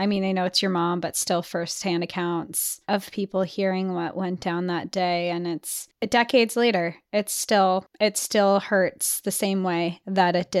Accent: Georgia, United States; also born or lived in Colorado; I was born in Colorado, where both sides of our family would come together in the mountains for picnics and a dip in the river, but that was it. I was raised in Georgia

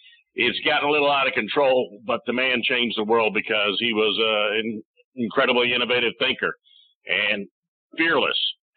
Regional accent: Atlanta, Georgia, United States; I went down to a place in my hometown of Atlanta

